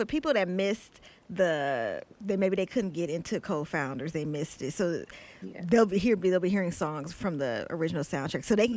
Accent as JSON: {"language": "English", "town": "Oakland", "region": "California", "country": "United States", "said": "I'm not saying that because I'm from Oakland"}